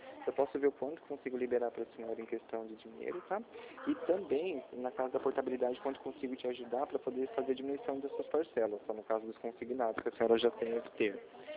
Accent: Limeira, São Paulo, Brazil; Eu sou aqui de Limeira, tá? Eu faço parte do telemarketing.

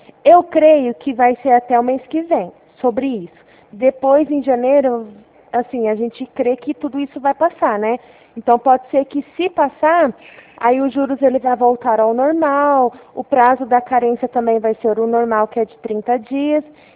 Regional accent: Ribeirão Preto, São Paulo, Brazil; Eu sou da cidade de Ribeirão Preto.

